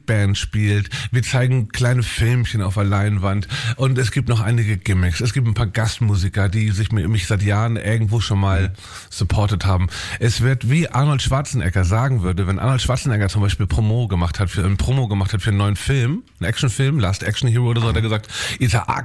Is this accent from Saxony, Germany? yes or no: no; Hamburg, Germany; ich bin ja Hamburger, gebürtiger Hamburger und ich läster viel über meine Heimatstadt rum.